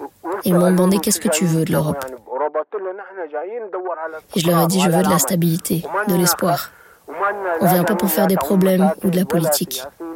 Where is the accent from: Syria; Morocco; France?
Syria; Tadamon, Damascus Governorate; moved away; also born or lived in Gaza; On a quitté la Syrie après les événements qui ont eu lieu là-bas fin 2012. Nous sommes du quartier de Tadamon. Il y avait à Tadamon des frappes et des massacres. Donc on a décidé de partir de la Syrie.